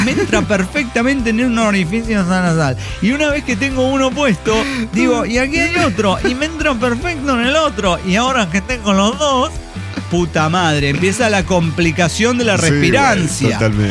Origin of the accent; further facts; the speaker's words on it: Mexico; como buena mana mexicana